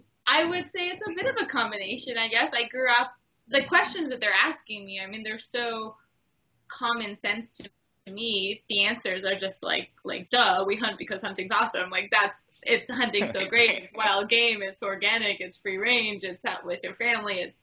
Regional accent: Canada; and I'm Canadian, so we didn't even have Outdoor Channel growing up because you don't have it in Canada.

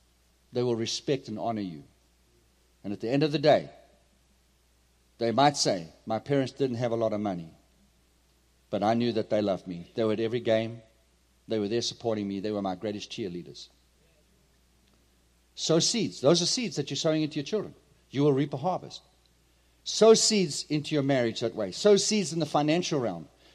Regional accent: South Africa; I come from South Africa.

